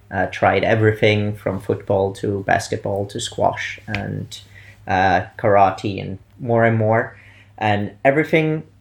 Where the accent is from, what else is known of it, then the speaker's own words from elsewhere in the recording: Bolzano, Trentino-Alto Adige, Italy; moved away as an adult; now in Vienna, Austria; Started studying in Vienna. I'm actually from Italy, originating from Bolzano.